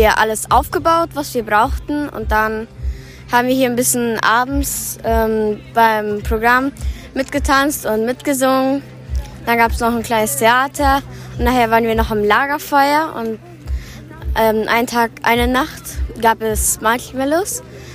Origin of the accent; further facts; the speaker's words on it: Asunción, Paraguay; Ich komme aus Asunción